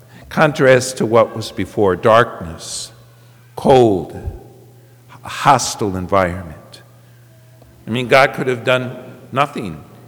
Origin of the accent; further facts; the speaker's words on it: Syracuse, New York, United States; moved away as an adult; also born or lived in Washington / Montana / Alaska; I grew up in Syracuse, New York, and after high school, I got an associate's degree, and I moved out west, and I had the opportunity to work in Washington State, in Montana, and Alaska